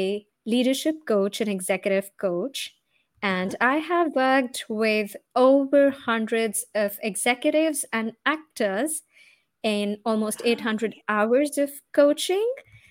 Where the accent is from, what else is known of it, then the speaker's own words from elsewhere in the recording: India; now in Seattle, United States; I'm originally from India. Currently, I'm based in Seattle.